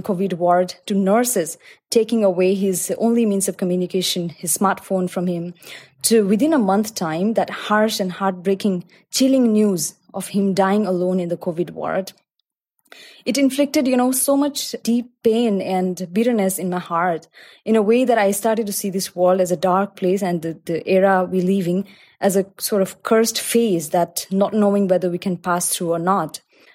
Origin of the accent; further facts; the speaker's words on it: Kathmandu, Bagmati, Nepal; And I had come to my hometown on December 2019, Kathmandu, which is relatively a lot smaller city than Shenzhen and Dubai.